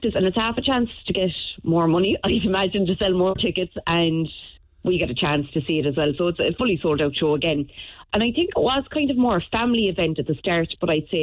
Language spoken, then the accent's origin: English; Ireland; oh my God, maybe we're just blindsided because we're Irish and we just think they're so amazing.